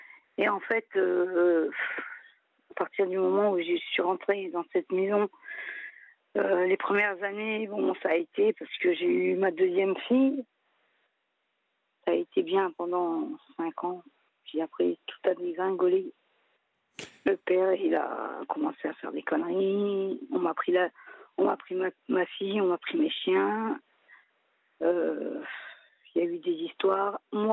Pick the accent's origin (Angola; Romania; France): France; Marseille, Provence-Alpes-Côte d'Azur; now in Montpellier, France; Je suis de Marseille à la base, mais en ce moment, je suis à Montpellier.